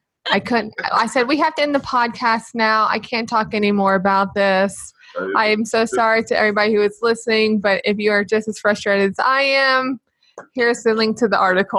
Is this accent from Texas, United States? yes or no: no; Palm Beach, Florida, United States; moved away; also born or lived in Georgia / Tennessee; I grew up in Palm Beach, Florida. And when I moved from Florida, you know, I was living in Georgia where Devin's family is. And then from there, we went to Tennessee.